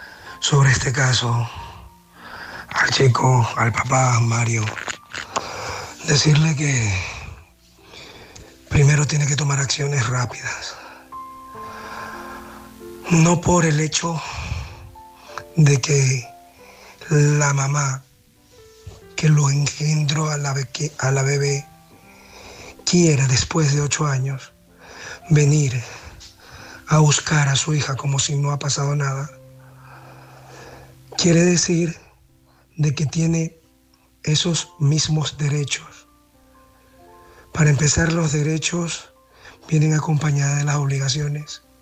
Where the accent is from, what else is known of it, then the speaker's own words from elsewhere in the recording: Barcelona, Catalonia, Spain; de Barcelona.